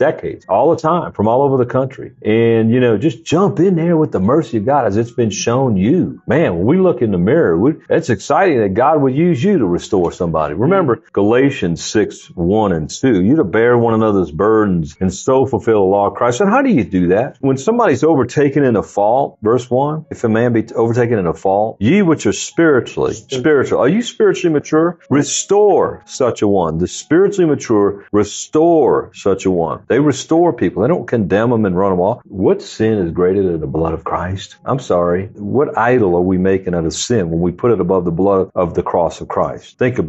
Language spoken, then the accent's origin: English; New Orleans, Louisiana, United States; I grew up in New Orleans, man. They had those all over the place. Okay, in our neighborhood.